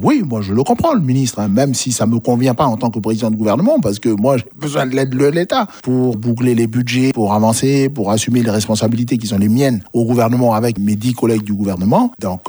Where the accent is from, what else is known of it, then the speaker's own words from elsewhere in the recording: France; Mais on est français.